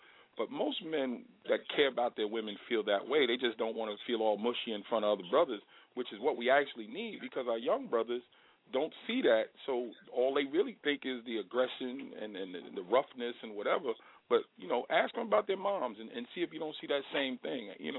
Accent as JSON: {"language": "English", "region": "New York", "country": "United States", "said": "You know, I'm down here from New York."}